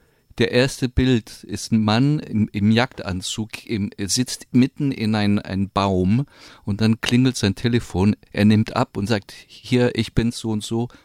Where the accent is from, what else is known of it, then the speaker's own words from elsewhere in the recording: France; German is a second language; Also, weil als Franzose, das ist so Urfranzösisch